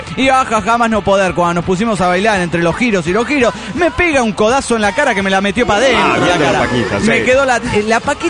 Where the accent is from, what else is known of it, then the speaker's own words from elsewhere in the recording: Argentina; Hola, ¿cómo están, amigos? … de Argentina.